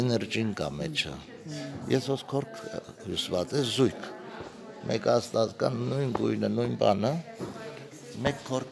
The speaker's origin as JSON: {"language": "Armenian", "country": "Armenia", "tie": "born there", "said": "Ես Հայաստան ծնած եմ, բայց ծնողներս մեկը Էվերեկն է, մեկը Սուրյայեն է, մամա Սուրյացի է, Սուրյահայ"}